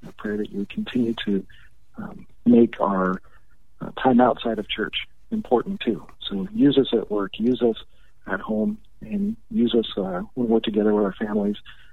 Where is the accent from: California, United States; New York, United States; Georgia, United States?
California, United States; now in Texas, United States; Near San Diego.